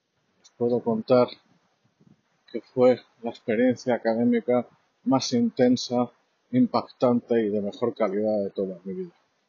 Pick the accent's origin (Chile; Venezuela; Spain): Spain; Yo he comido gratis por decir que soy español